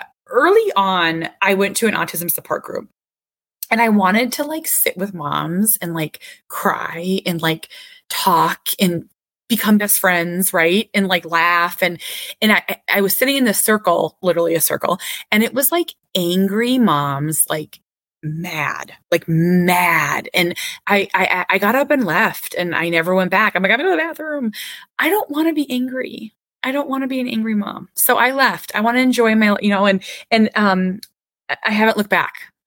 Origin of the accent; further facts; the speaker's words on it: Minnesota, United States; That's just who I am. I'm Minnesotan. I'm Minnesota nice.